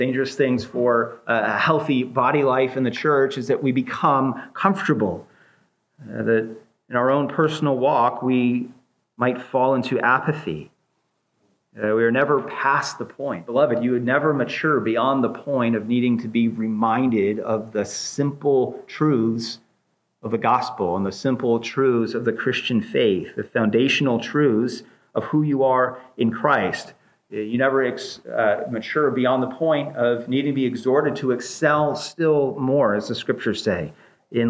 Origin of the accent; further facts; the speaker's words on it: Bible Belt, United States; I came from the Bible Belt. There's churches on every corner, and people would leave churches from everything to do with being offended to this church has a better coffee shop.